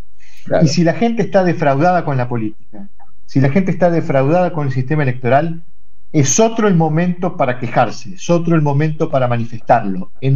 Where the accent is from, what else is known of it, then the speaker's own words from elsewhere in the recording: Argentina; Somos los argentinos una sociedad muy absolutamente democrática y muy politizada